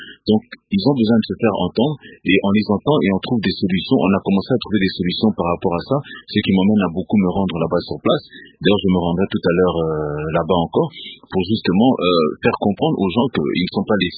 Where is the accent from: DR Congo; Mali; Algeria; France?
DR Congo; Kitambo, Kinshasa; born there; je suis né à Kitambo, ma mère aussi.